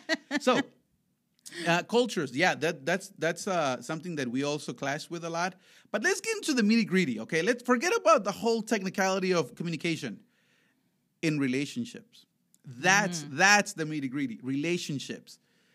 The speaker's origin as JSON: {"language": "English", "region": "Veracruz", "country": "Mexico", "said": "I am from Veracruz, which is, okay, so everybody asks me, oh, where is that? What part of Mexico is that?"}